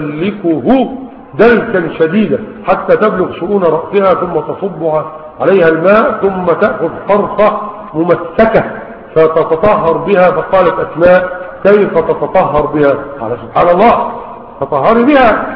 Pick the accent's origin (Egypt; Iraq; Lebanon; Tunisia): Egypt; ولذلك عندنا في مصر 9 مليون عالم، عندنا في مصر 9 مليون عالم فاتت ال 30